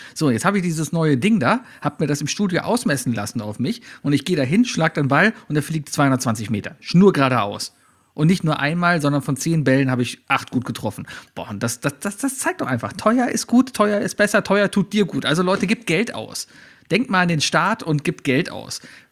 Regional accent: Cologne, North Rhine-Westphalia, Germany; Als Kölner

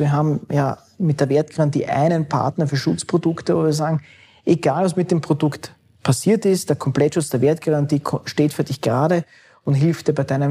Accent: Hardegg, Lower Austria, Austria; mein Heimatort ist Hardegg im Nationalpark Teiertal.

